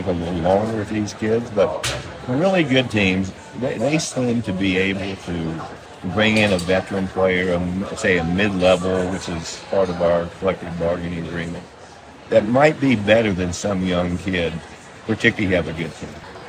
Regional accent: West Virginia, United States; Again, I came from West Virginia, and for me, you sort of rely on, well, they brought up very awkwardly, but you trusted me.

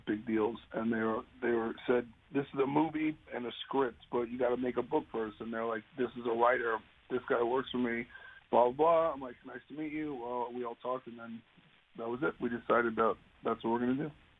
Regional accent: New York, United States; now in Los Angeles, United States; Like, I'm from New York, and I have, you know, I grew up

